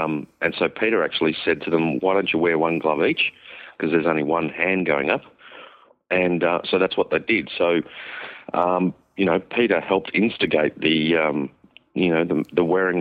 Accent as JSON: {"language": "English", "country": "Australia", "said": "I'm an Aussie, and if I want to wear a T-shirt, I'll do it."}